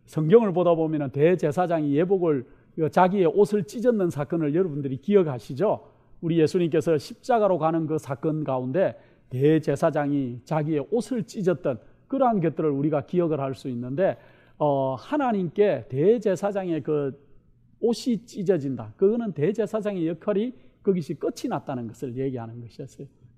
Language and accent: Korean; Gyeongsang, South Korea; 제가 이 경상도 사람이라 발음이 좀 별로 안 좋아요.